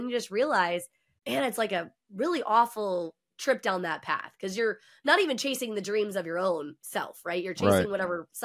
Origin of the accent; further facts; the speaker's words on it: the South, United States; And especially as a woman and the fact that I grew up in the South.